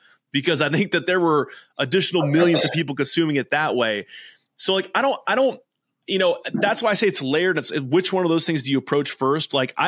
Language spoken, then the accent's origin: English; California, United States; growing up in Central California as a Warriors fan